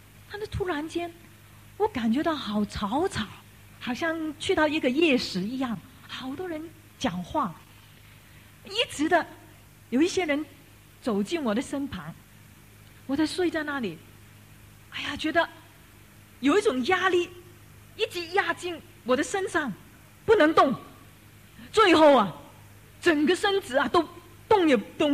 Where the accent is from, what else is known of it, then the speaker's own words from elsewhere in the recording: Hong Kong; Chinese is a second language; 我们都是广东人呐，所以你听了我的国语，你知道是香港来的